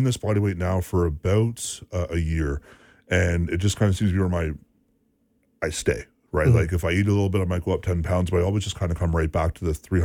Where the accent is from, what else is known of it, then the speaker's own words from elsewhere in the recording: Owen Sound, Ontario, Canada; And growing up in Owen Sound, as we know, you can't ride your bike in the winter.